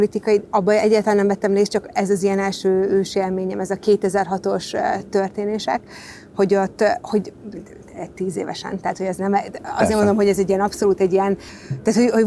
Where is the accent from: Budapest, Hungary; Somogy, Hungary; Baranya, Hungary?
Budapest, Hungary; Egész életemben itt éltem, nekem ez egy ilyen, itt nőttem fel, ide jártam általános iskolába